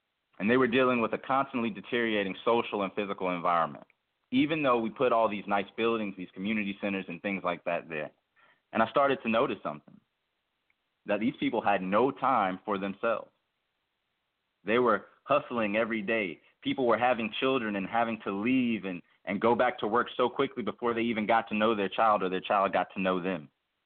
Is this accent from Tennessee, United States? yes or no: yes; Memphis, Tennessee, United States; born there; I was born in Memphis, Tennessee, and I'm not sure if you guys are familiar with Memphis, but it's a very historic city, a city that is deep with not only history, but a feel about it.